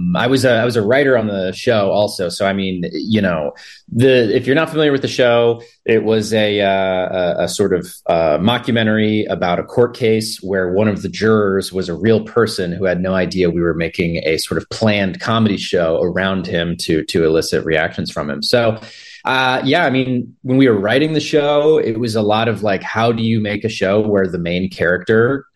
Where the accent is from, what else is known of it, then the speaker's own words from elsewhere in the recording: Pennsylvania, United States; born there; now in Philadelphia, United States; Yeah, well, I was born in Central Pennsylvania, and then I moved to Philly and went to school there and stuff.